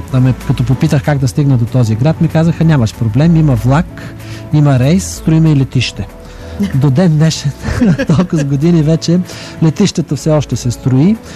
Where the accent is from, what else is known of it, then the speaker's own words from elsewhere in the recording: Sofia, Sofia City, Bulgaria; Аз съм софиянец, по това време в София беше абсурд да остана